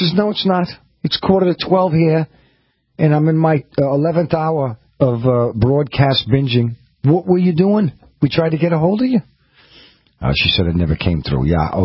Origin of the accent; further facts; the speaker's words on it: New York City, New York, United States; I was not born in this particular New England area. I was born in New York City and born and bred there and raised there. So I grew up with New York teams as I was a kid.